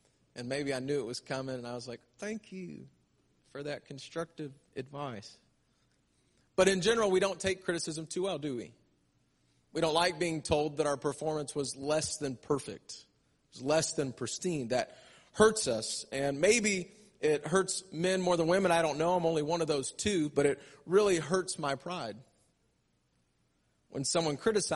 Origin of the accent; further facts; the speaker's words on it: St. Louis, Missouri, United States; Y'all feel good to be, I'm saying y'all. I'm from St. Louis.